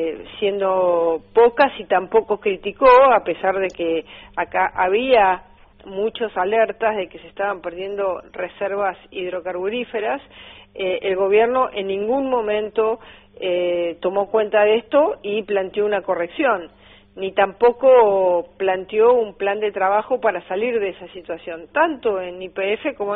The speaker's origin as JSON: {"language": "Spanish", "country": "Argentina", "said": "como argentina, me dolió mucho estas dos cosas"}